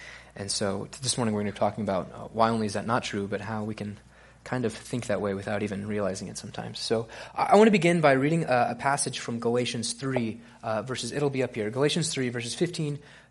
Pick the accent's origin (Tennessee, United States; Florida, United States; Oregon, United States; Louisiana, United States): Florida, United States; I'm originally from North Florida. I'm down here. I spent some time in Austin, Texas at a school called Concordia University studying religious education.